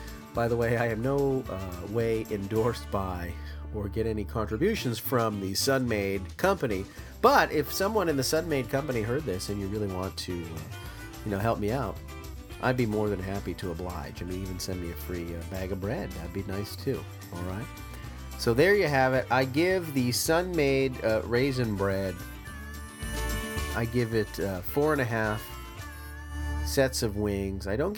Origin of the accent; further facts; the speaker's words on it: Massachusetts, United States; In fact, my hometown was land that was purchased by Miles Standish from Chief Massasoit himself. My town was founded in 1656. So there's a lot of history where I'm from.